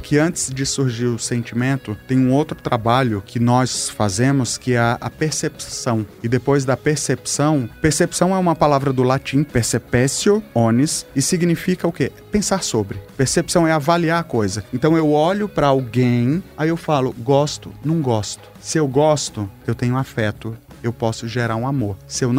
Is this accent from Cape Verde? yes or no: no; Ceará, Brazil; Por exemplo, eu sou cearense.